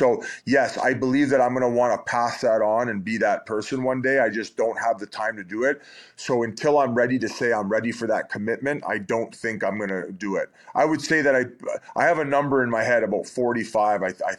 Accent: Welland, Ontario, Canada; I'm from Welland, Ontario. I'm very simple guy.

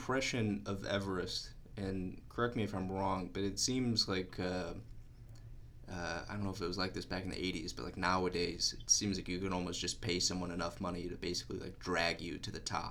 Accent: Illinois, United States; I'm also from Illinois. I know it's not great for climbing.

